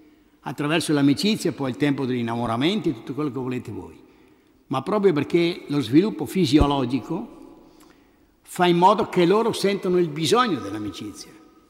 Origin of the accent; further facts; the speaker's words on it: Verona, Veneto, Italy; Io vengo da Verona, per cui mio papà erano 12 fratelli, contadini, e quindi lì c'era l'azienda